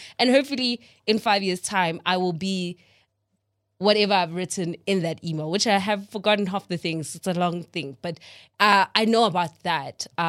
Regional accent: Gauteng, South Africa; I'm from the East Rand.

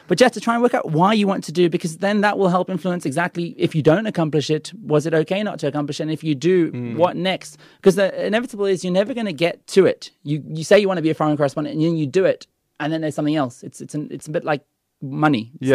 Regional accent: Australia; also born or lived in United Kingdom; now in South Africa; I was born in the UK and I was raised in Australia and I choose to be here.

